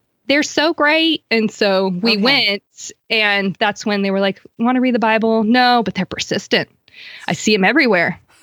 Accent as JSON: {"language": "English", "region": "Florida", "country": "United States", "said": "Well, I am from Florida. I like putting that out there because I love the beach. I'm not from the beach, but I love the sunny state of Florida."}